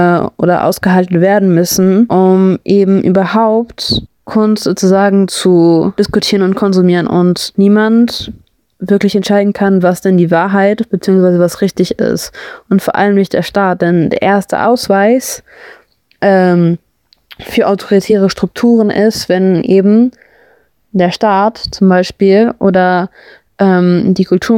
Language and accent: German; Hamburg, Germany; ich persönlich bin ja aus Hamburg